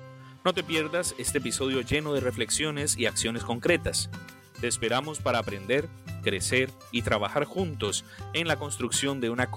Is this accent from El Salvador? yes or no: no; Costa Rica; Es de mi tierra, Costa Rica.